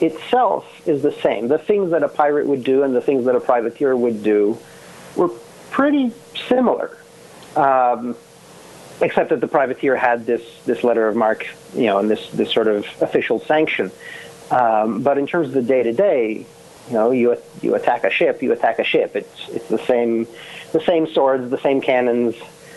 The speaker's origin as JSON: {"language": "English", "region": "Massachusetts", "country": "United States", "tie": "born or raised there", "said": "I grew up outside of the Jewish community, sort of. I went to Jewish day schools, but most of my friends lived in Brookline and Newton and Sharon, the major, you know, some of the major Jewish communities in Massachusetts."}